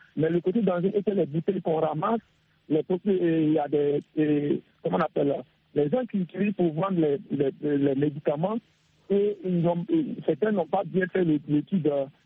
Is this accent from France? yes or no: no; Togo; born there; now in Côte d'Ivoire; je suis en Côte d'Ivoire, précisément à Bengo. Je suis né au Togo.